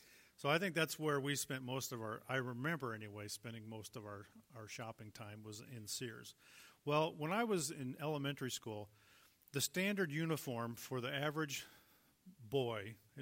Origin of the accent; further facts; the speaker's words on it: Springfield, Illinois, United States; back in the day, I grew up in Springfield, and as far as I can recall, I should have asked my mom more about this past week, but there was no mall.